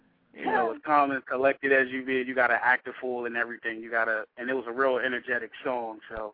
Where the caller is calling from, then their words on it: Camden, New Jersey, United States; Beast Camden, South Jersey.